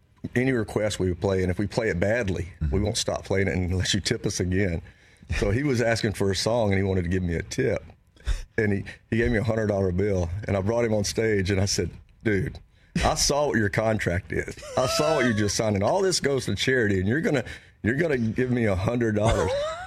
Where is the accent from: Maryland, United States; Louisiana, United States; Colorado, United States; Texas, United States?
Louisiana, United States; But I'm from Louisiana, so I put hot sauce on everything.